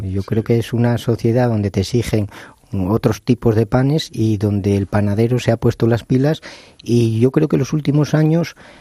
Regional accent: León, Castile and León, Spain; Yo que soy de León

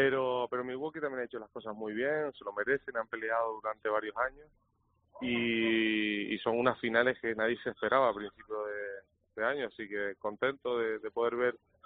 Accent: Tenerife, Canary Islands, Spain; y eso para mí, que soy de Tenerife, pues un orgullo tremendo.

